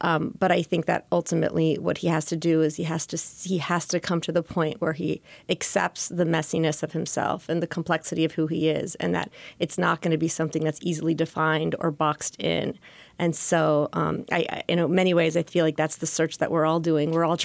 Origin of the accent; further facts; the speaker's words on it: Orlando, Florida, United States; because I'm half Puerto Rican, half Cuban, and I grew up in Orlando at a time where there were very few Latino people.